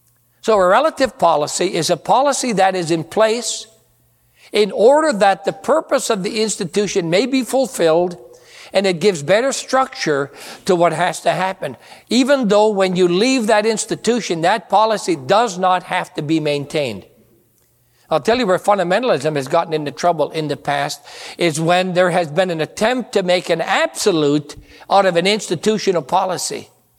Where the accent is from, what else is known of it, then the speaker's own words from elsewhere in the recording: Michigan, United States; also born or lived in South Carolina; I came from Upper Michigan, where no clothes were appropriate, to pastor in South Carolina.